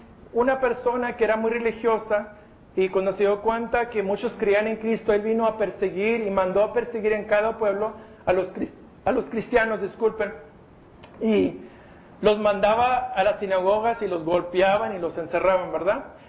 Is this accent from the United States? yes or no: yes; United States; born there; porque yo nací en los Estados Unidos